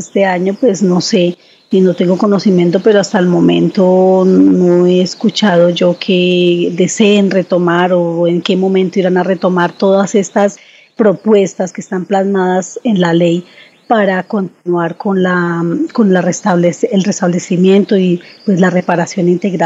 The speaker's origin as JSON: {"language": "Spanish", "country": "Colombia", "said": "yo pienso como ciudadana, primero, como colombiana"}